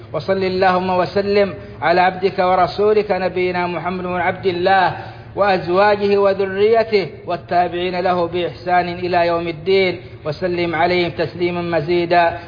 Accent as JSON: {"language": "Arabic", "country": "Saudi Arabia", "said": "من داخل بلادنا السعودية وخارجها"}